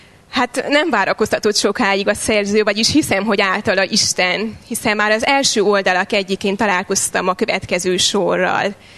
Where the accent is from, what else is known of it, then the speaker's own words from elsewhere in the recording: Transylvania, Romania; Én Erdélyben születtem, és ott is nevelkedtem egy református családban.